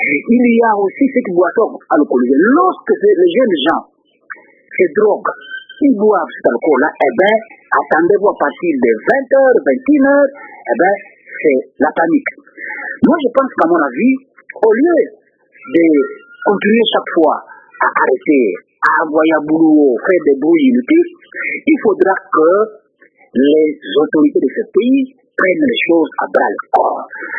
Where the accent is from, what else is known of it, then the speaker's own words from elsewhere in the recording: Boma, Kongo Central, DR Congo; moi j'ai grandi à l'intérieur du pays, j'ai grandi à Boma.